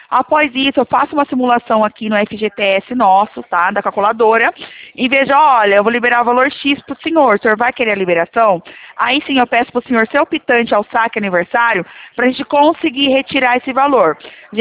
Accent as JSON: {"language": "Portuguese", "town": "Leme", "region": "São Paulo", "country": "Brazil", "said": "Sou aqui do estado de São Paulo, interior Leme."}